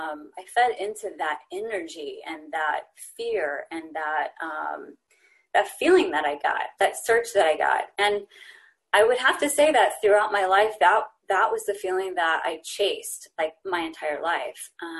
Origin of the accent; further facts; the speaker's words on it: Texas, United States; born there; I was born in Texas. I was raised, you know, unfortunately in a dysfunctional home.